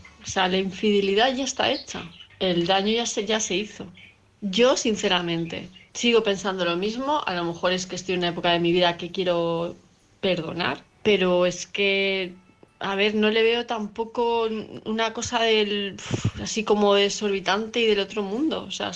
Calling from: Palma de Mallorca, Balearic Islands, Spain; de Palma de Mallorca.

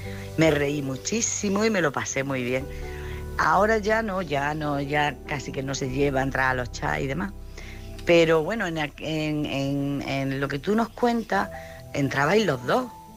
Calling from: Jaén, Andalusia, Spain

